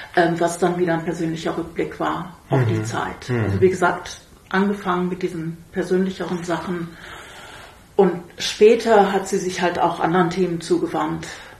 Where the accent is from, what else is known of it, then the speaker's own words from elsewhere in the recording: Netherlands; Ich komme aus den Niederlanden, wo auch alles digitalisiert ist